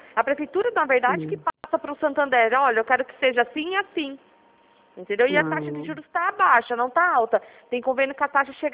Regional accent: Piracicaba, São Paulo, Brazil; eu sou aqui de Piracicaba. São Paulo.

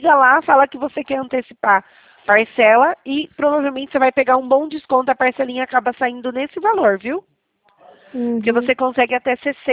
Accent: Itatiba, São Paulo, Brazil; eu sou daqui de Itatiba, interior de São Paulo

